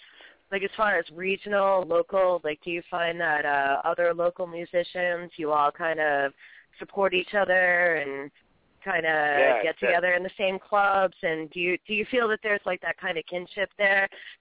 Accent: Boston, Massachusetts, United States; I'm from Boston. I'm on the East Coast, and I've seen that.

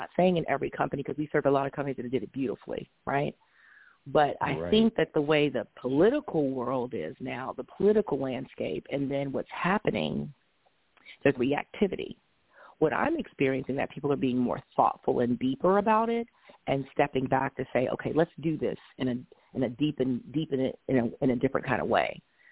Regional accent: Mississippi, United States; But I'll just say, hey, I'm a Southern woman. It's okay. I'm from Mississippi. You know, it's how we say it.

